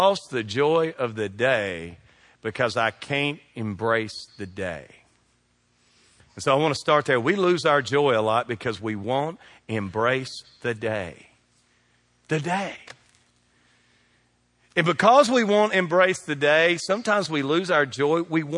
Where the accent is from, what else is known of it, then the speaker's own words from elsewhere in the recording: Kentucky, United States; That's one of the things we're known for in Kentucky. Wherever in the world you go from, you say, I'm from Kentucky, they'll know you for two things.